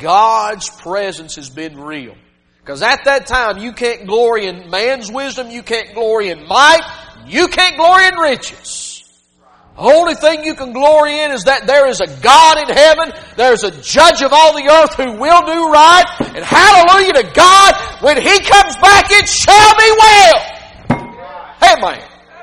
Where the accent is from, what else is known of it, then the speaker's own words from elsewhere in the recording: the South, United States; Hey, I'm from the South.